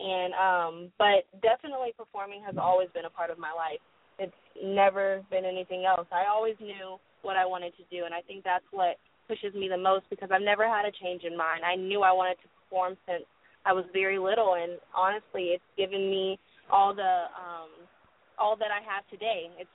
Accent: Houston, Texas, United States; I am. I'm from Houston, Texas, H-Town.

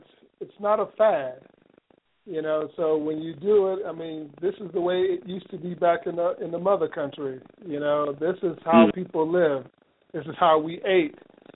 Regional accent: California, United States; born there; When I was a youth, because I was born in California, we played outside all the time.

